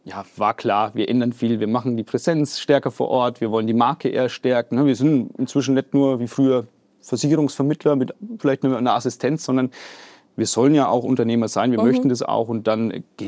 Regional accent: Bavaria, Germany; ich komme aus Oberfranken

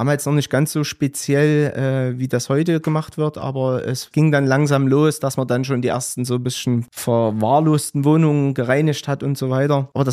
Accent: Gera, Thuringia, Germany; Ich bin gelernter Maurer, bin gebürtiger Gerer, 79er Baujahr

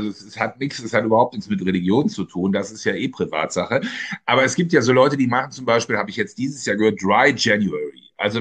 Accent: Mönchengladbach, North Rhine-Westphalia, Germany; In Mönchengladbach, also in Rheid, in dem Kaff, wo ich herkomme

